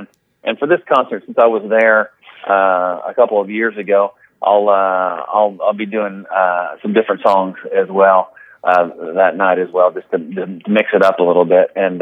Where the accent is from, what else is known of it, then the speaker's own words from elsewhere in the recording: Midwest, United States; And like, I grew up in the Midwest